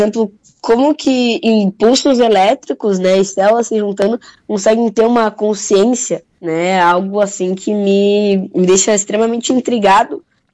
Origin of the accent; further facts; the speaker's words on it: Caxias do Sul, Rio Grande do Sul, Brazil; Eu sou natural de Caxias.